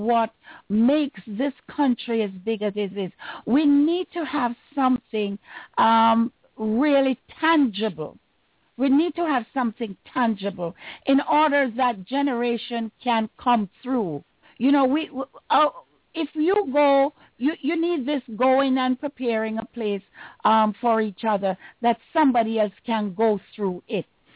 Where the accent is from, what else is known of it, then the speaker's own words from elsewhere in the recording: Trenchtown, Kingston, Jamaica; I'm from Trenchtown